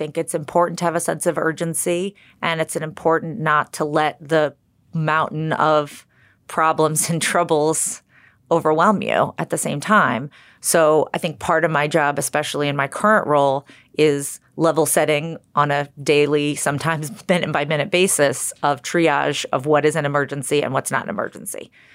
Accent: Massachusetts, United States; especially since I was doing this back in my hometown in Massachusetts when I first started my career

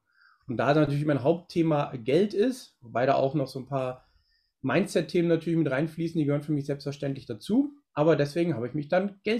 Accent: Wolfsburg, Lower Saxony, Germany; ich komme aus Wolfsburg, bei so einem größeren Automobilunternehmen hier in der Nähe sehr, sehr lange gearbeitet

